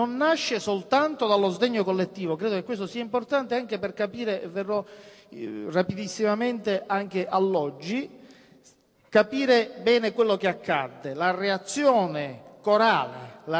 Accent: Palermo, Sicily, Italy; Da palermitano ricordo bene una stagione tremenda

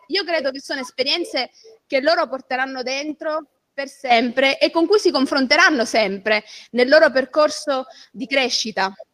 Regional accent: Sicily, Italy; io sono siciliana, quindi per me questo progetto è stato particolarmente importante.

